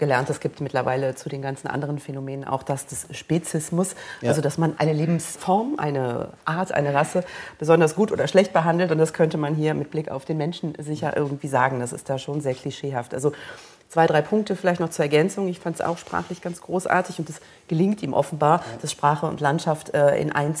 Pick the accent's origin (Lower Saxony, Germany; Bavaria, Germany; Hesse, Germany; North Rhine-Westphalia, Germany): North Rhine-Westphalia, Germany; dass er mit Ostwestfalen beginnt und an die Varusschlacht erinnert, also meine Heimat erwähnt.